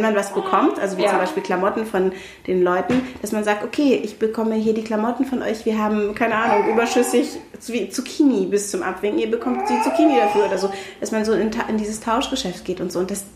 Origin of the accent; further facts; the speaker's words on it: Lower Saxony, Germany; Ich komme ja aus dem Wendland.